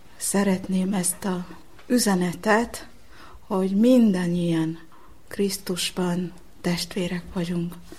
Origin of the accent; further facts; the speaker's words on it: Indonesia; Hungarian is a second language; now in Budapest, Hungary; Indonéziából származom, 2009 óta vagyok itt Magyarországon.